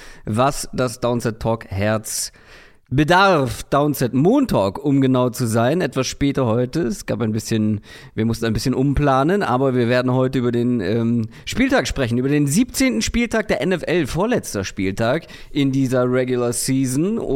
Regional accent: Hamburg, Germany; Für mich als Hamburger ist das alles das Gleiche.

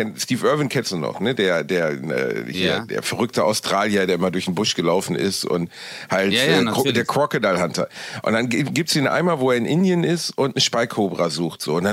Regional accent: Germany; Aber das ist ja was wir uns als Deutsche überhaupt nicht vorstellen können, dass Natur gefährlich ist.

